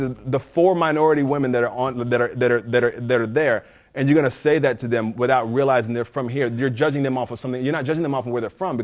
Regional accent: Kentucky, United States; I grew up in, I was born in Kentucky.

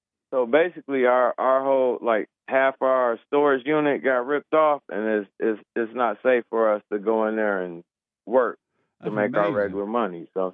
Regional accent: Kankakee, Illinois, United States; I'm from Kankakee, and we just had that big tornado touchdown out here.

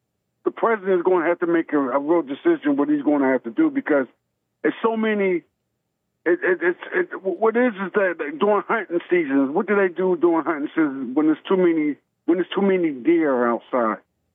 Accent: Florida, United States; also born or lived in Philadelphia, Pennsylvania; I was born in Philadelphia. My mom brought me down to Florida when I was 2 years old, me, my brothers, and my sisters.

